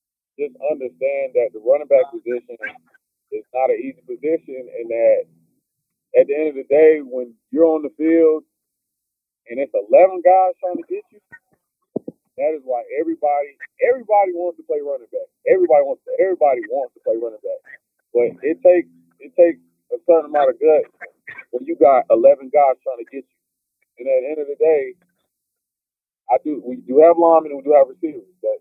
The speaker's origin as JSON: {"language": "English", "region": "the Carolinas", "country": "United States", "said": "I'm from Carolina."}